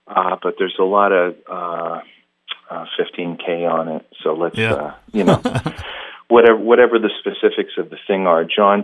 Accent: Canada; now in United States; but I you know, being a Canadian living in the U.S., I always notice that people are saying Palo Alto or alto saxophone, and up here we say alto.

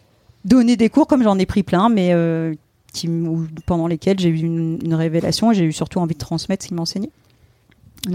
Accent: Normandy, France; parce que moi, à l'origine, je suis de Normandie. Donc, comme je t'ai dit, je suis rentrée chez mes parents.

